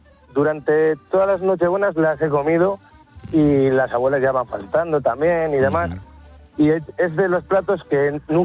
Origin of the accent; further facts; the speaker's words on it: Zamora, Castile and León, Spain; yo no soy ruso, pero soy de Zamora.